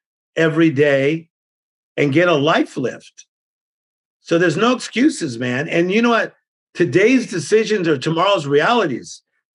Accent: Compton, California, United States; I'm from Compton. I was listening

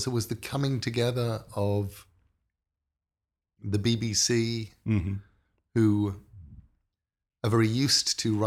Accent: England, United Kingdom; Michael and I, because we're English

